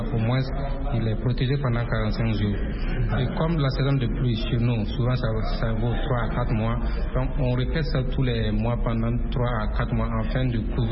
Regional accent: Burkina Faso; Chez nous, au Burkina Faso, ce sont les enfants de moins de 5 ans que le gouvernement a ciblés

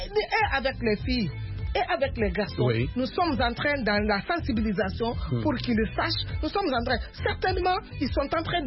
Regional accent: Guinea; Parce que nous avons plusieurs ethnies chez nous en Guinée.

